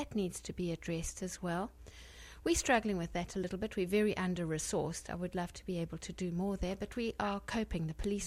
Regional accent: South Africa; I'm second generation South African, but I am a South African.

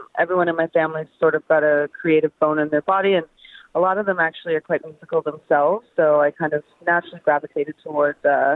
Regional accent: Toronto, Ontario, Canada; Toronto's a really multicultural, multi-paved place.

